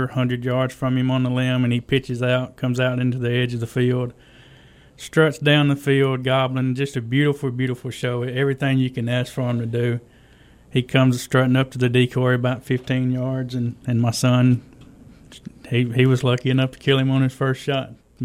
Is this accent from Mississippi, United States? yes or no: yes; Brookhaven, Mississippi, United States; Yeah, so I'm from Brookhaven. I've been here all my life. I'm out live out at Lloyd Starr. Graduated Lloyd Starr. Pretty much been in Brookhaven all my life.